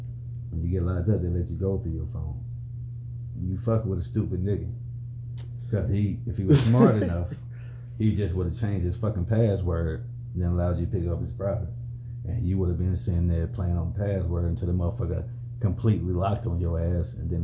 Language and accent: English; Atlanta, Georgia, United States; I grew up in Atlanta.